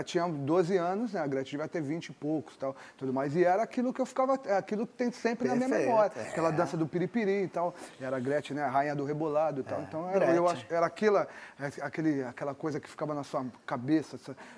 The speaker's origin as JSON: {"language": "Portuguese", "region": "São Paulo", "country": "Brazil", "said": "Eu sou da Zona Sul de São Paulo, né?"}